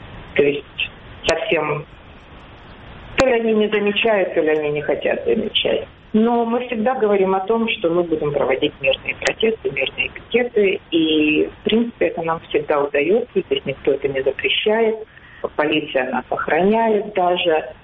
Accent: Kyiv, Ukraine; Я сама, я киевлянка, я сама из Киева. По профессии филолог-русист, архивист.

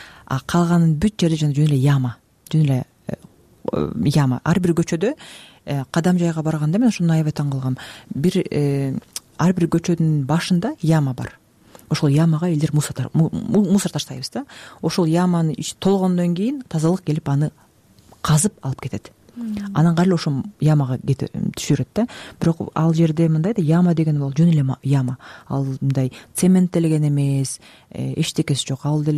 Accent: Talas, Talas Region, Kyrgyzstan; also born or lived in Bishkek / Zurich

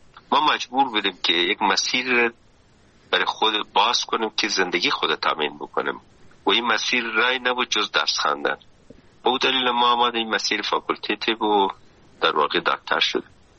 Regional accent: Kandahar, Afghanistan; اول سنبله 1337 در دایی کنار پاتاب قندار متولد شدم. بعد از 6 سال دوره در واقع طفولیت رفتم مکتب. مکتب من در واقع بود مکتب کاکا سید احمد قندهار

